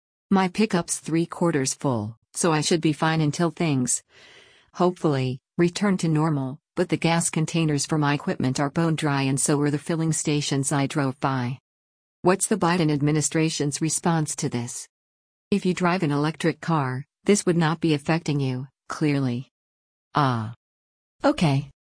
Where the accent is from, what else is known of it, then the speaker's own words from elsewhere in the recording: United States; I'm an American, I'll do what I want.